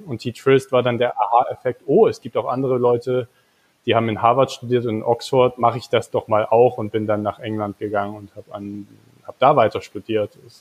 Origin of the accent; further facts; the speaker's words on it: Meissen, Saxony, Germany; Susanne kommt aus Dresden, ich komme aus Meißen, nicht weit weg davon. Und sind beide in einer Zeit aufgewachsen, die ja auch die kurz nach der Wende war in den 90er Jahren